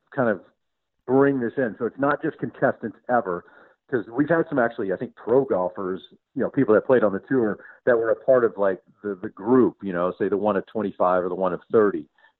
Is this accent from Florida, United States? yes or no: no; Dallas, Texas, United States; it was a rich kid's sport, and we were not rich growing up in Dallas.